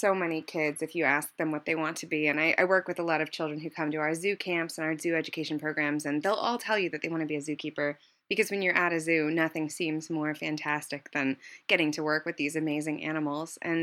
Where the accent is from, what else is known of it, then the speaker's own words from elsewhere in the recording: Connecticut, United States; growing up in Connecticut, everything there is AZA accredited